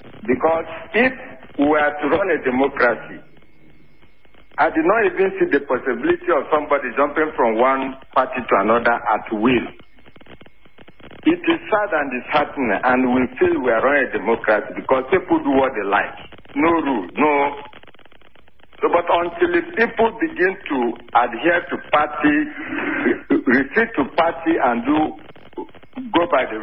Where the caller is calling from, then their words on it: Nyanya, Federal Capital Territory, Nigeria; I'm calling from Nyanya.